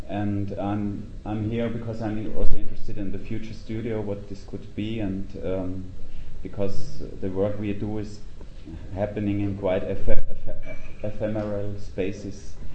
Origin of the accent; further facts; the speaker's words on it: Zurich, Switzerland; I'm from Zurich.